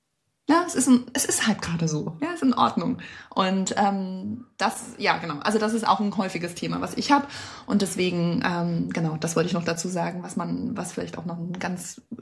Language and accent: German; Germany; Ich komme ursprünglich aus der DDR, aus der ehemaligen, ne?